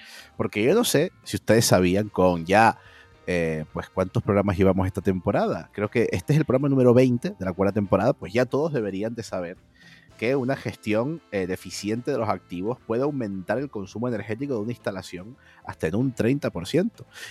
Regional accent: San Cristóbal de La Laguna, Canary Islands, Spain; yo soy de San Cristóbal de la Laguna, ciudad pues de frío, la fábrica del frío por excelencia en Tenerife.

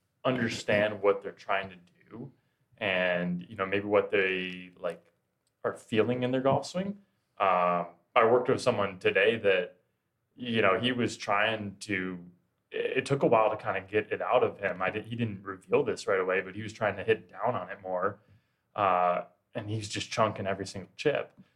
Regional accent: Arlington Heights, Illinois, United States; I'm from Arlington Heights originally. It's northwest suburbs of Chicago. Probably found the game maybe age like 12 or 13.

